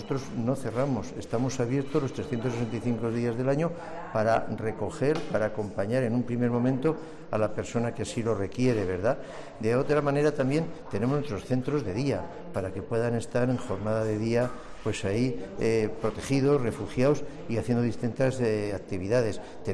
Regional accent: Murcia, Region of Murcia, Spain; Porque somos locales, somos murcianos, para Murcia

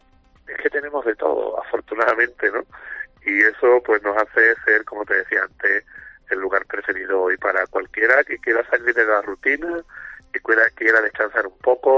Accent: Andalusia, Spain; como somos los andaluces.

